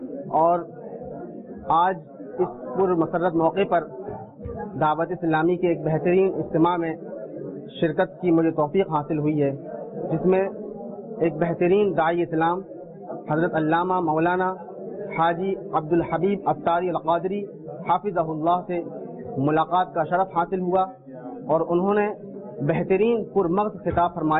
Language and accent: Urdu; India; now in Egypt; میں ہندوستان سے تعلق رکھتا ہوں اور یہاں پر جامع اظہر مصر میں تعلیم کی خاطر حاضر ہوا ہوں،